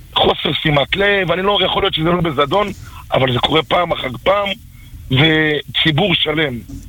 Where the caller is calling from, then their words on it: Central District, Israel; אני מאזור המרכז.